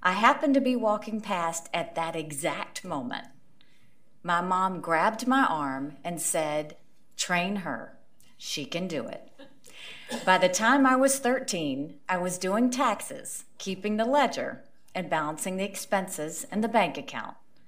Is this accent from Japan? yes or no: no; Bamberg, South Carolina, United States; my family and my home state of South Carolina. I'm the daughter of Indian immigrants.